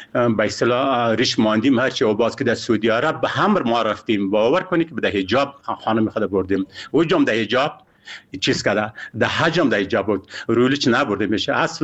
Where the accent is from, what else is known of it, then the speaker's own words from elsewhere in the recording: Afghanistan; ما افغان هستیم، مسلمان هستیم